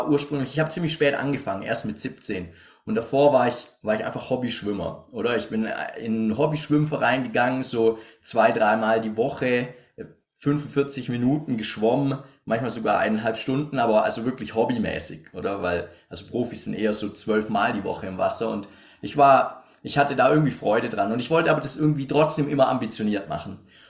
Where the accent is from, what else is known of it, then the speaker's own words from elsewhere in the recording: Stuttgart, Baden-Württemberg, Germany; accent: Swabian; ich komme auch ursprünglich aus Stuttgart, oder? Und dadurch kann ich auch, also Schwäbisch und Deutsch, ne? Also ist manchmal schon ein bisschen schwierig, aber ich versuche mich ans Hochdeutsche zu halten.